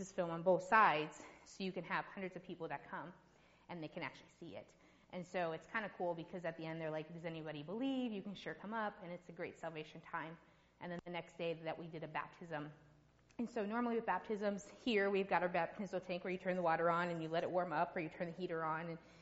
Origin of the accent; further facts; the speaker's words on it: United States; I said, I can come in, but I'm American.